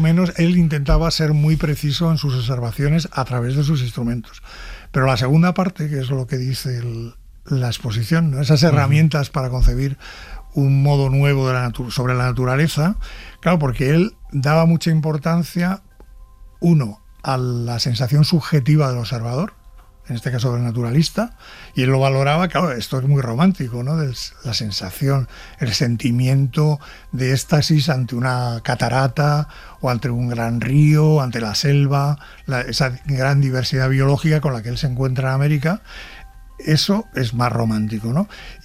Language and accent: Spanish; Madrid, Community of Madrid, Spain; yo soy madrileño